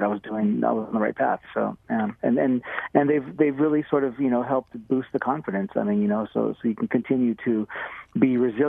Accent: California, United States; I was born and raised in the San Joaquin Valley in California, which is a big agricultural, you know, space there, region there.

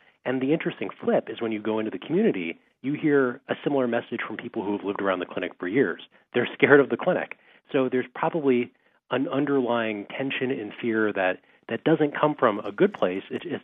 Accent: Baltimore, Maryland, United States; I grew up in Baltimore, where Johns Hopkins Hospital, maybe the best hospital in the world, is much like the clinic, in a very economically deprived area.

